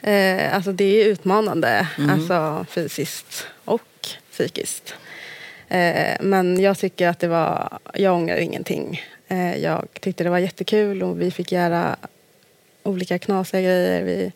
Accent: Strängnäs, Södermanland, Sweden; now in Stockholm, Sweden; Men eftersom båda mina syskon har flyttat hemifrån så är det ju inte riktigt liksom, samma grej heller att vara hemma i Strängnäs.

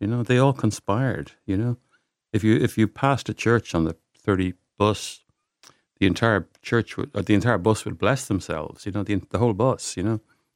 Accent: Dublin, Leinster, Ireland; that would directly relate to my memories of growing up around Dollymount.

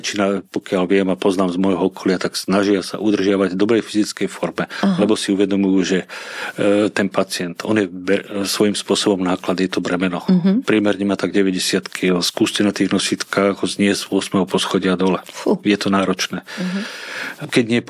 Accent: Bratislava, Bratislava Region, Slovakia; Áno, som Bratislavčan.

